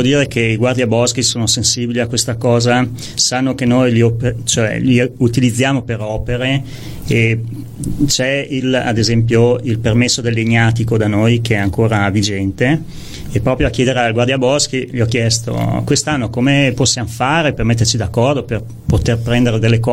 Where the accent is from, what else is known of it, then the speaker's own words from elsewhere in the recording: Trentino-Alto Adige, Italy; born there; Noi siamo nati in Trentino e saremo sempre trentini